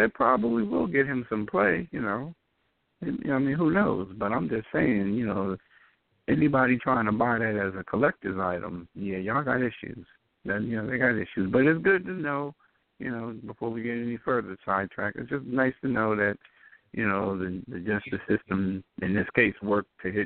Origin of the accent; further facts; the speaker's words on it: Northeast, United States; Yeah, you know, up here, you know, I guess you would say the East or the Northeast.